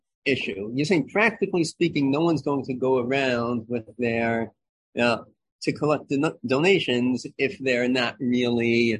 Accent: Lawrence, United States; I grew up in Lawrence, okay?

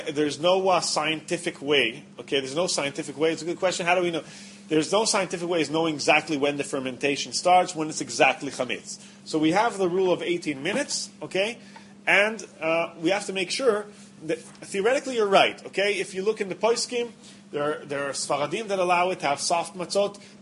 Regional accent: Israel; I'm an English-speaking Israeli, so I have my trouble with English words sometimes.

